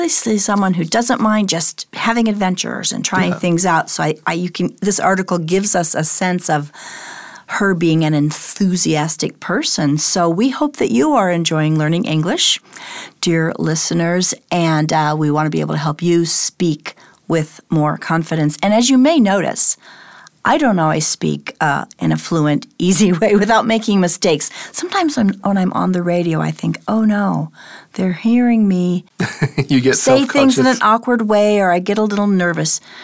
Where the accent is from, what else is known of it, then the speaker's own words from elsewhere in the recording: Illinois, United States; That's where I grew up. And in fact, October, I went to my home state of Illinois